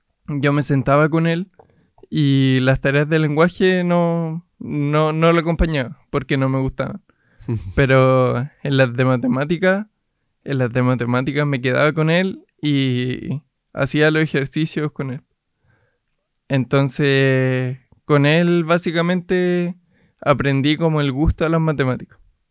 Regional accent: Puerto Montt, Los Lagos, Chile; also born or lived in Rancagua; de partida yo nací en Rancagua y ahora yo actualmente vivo en Puerto Montt.

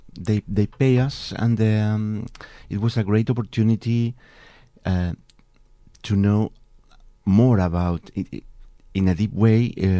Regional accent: Laja, Biobío, Chile; English is a second language; I come from Laja. In the Bio region

